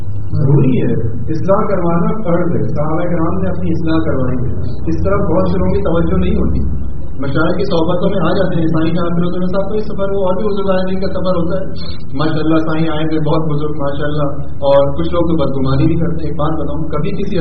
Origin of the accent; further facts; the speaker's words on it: Hyderabad, Sindh, Pakistan; ہم لوگ بھی حیدرآباد کے ہیں, حیدرآباد میں میری پیدائش